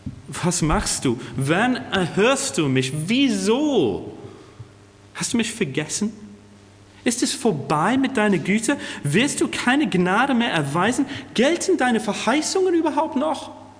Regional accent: England, United Kingdom; German is a second language; now in Germany; für mich als Engländer in Deutschland

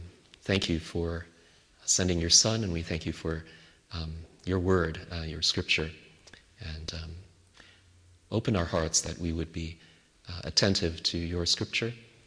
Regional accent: Canada; I'm originally from Canada, so actually I prefer more of the winter sports like ice skating.

